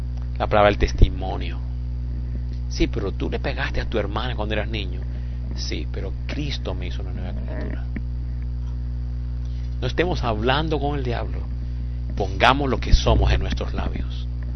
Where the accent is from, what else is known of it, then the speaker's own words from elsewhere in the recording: Colombia; tengo cara colombiana, estómago colombiano, pero no soy más colombiano.